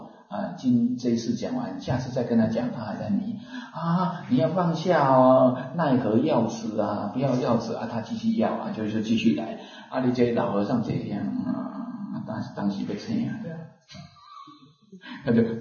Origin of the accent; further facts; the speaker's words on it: Wuri, Taichung, Taiwan; born there; 我经过乌日啊，我小时候是在乌日出生的。